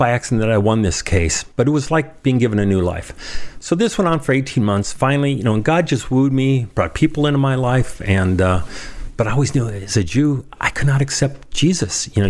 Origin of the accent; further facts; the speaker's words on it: Seattle, Washington, United States; First off, I'm from Seattle. I've been married for 30 years.